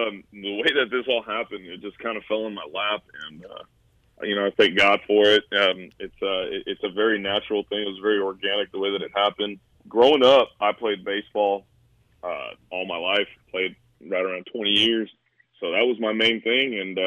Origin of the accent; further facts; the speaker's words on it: Irving, Texas, United States; My hometown is Irving, Texas.